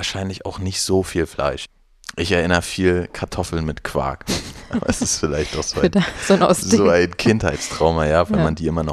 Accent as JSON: {"language": "German", "region": "Mecklenburg-Vorpommern", "country": "Germany", "tie": "born or raised there", "said": "Ich bin in einer kleinen Stadt aufgewachsen in Mecklenburg-Vorpommern"}